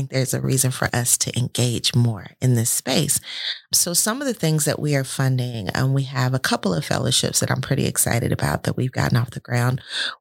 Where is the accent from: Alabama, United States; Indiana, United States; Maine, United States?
Alabama, United States; And I'm from Alabama. I'm a Black woman from Alabama. I know what people feel about agriculture.